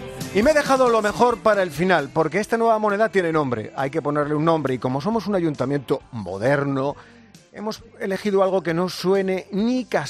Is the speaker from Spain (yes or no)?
yes; Madrid, Community of Madrid, Spain; Cuando voy actuando por cualquier lugar de España, por cualquiera, y digo que soy de Madrid